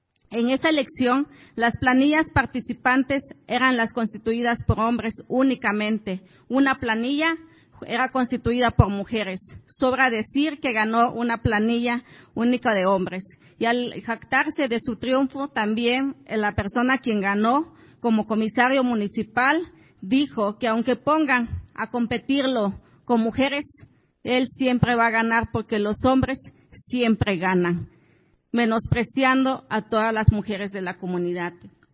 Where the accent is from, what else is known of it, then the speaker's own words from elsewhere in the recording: Ocotequila, Guerrero, Mexico; Soy originaria de Ocotequila, municipio de Copanatoyac, de allá de la región de la montaña de Guerrero, hablante y del pueblo náhuatl.